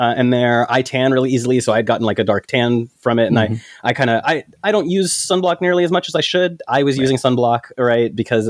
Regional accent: United States; Of course, you know, I'm American. We get weird about people's accents.

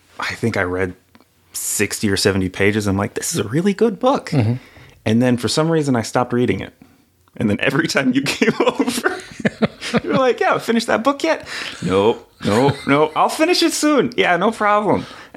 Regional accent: Alaska, United States; moved away; I was originally from Alaska, but I moved down to Washington about 2 years ago.

